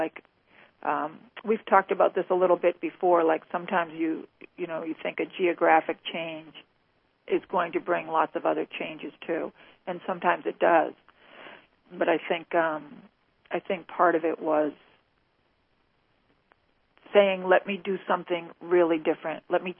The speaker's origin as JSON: {"language": "English", "region": "New England", "country": "United States", "tie": "born or raised there", "said": "I grew up in New England. I spent most of my life in New England, and New England is a beautiful part of the country."}